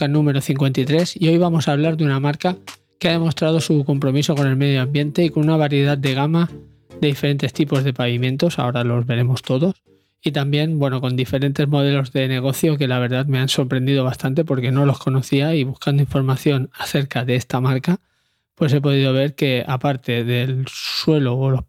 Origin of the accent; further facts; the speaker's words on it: Barcelona, Catalonia, Spain; Se me ha puesto a mí, que soy de Barcelona, imaginaros.